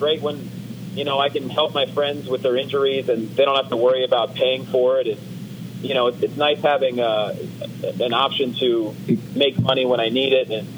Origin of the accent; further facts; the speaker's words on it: Northampton, Pennsylvania, United States; I grew up in Northampton, Pennsylvania, and then went to college in Philly, University of the Sciences in Philadelphia